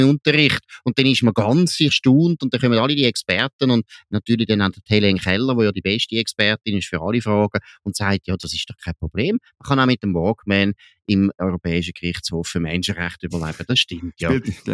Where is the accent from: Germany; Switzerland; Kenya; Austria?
Switzerland; das ist auch bei uns in der Schweiz der Fall.